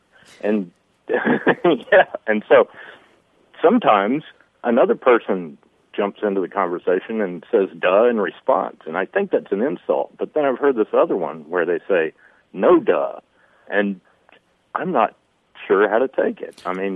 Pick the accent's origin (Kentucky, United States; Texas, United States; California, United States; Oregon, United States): Texas, United States; Dallas; from Dallas.